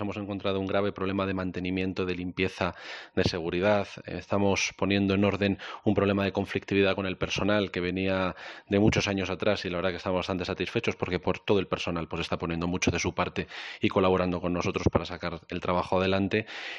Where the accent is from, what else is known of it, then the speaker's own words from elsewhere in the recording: Matalpino, Community of Madrid, Spain; also born or lived in Cerceda; nací en La Paz, como toda la mayoría de los niños de mi generación, pero mis padres pues vivían en Matalpino, mis primeros años viví en Matalpino, luego nos trasladamos a Cerceda y desde entonces. Así que del pueblo nacido, crecido y vivido.